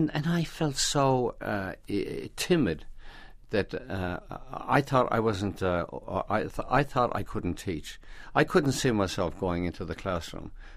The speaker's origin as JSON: {"language": "English", "country": "Ireland", "said": "And then, no, I'm Irish."}